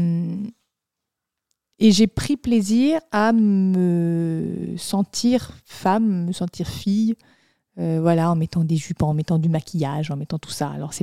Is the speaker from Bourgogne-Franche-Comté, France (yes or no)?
yes; Beaune, Bourgogne-Franche-Comté, France; Moi, je viens de Beaune.